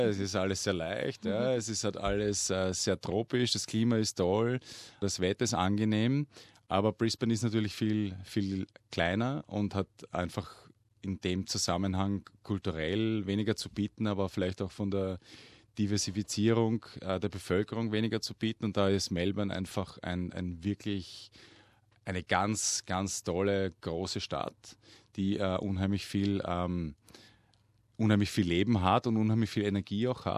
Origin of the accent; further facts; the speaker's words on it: Austria; Also was mir als Österreicher natürlich, das muss ich auch dazu sagen, sehr, sehr fehlt, ist natürlich ein Winter mit Schnee.